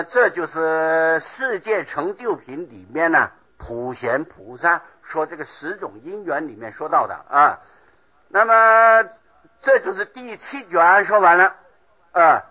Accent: China; 我们中国人的这个头脑比较简单呢

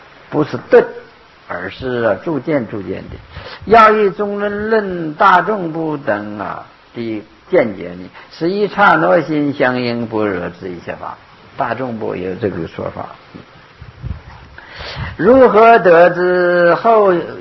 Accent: Northeast China, China; 还是你们说的对，我是东北人的土话，没错。

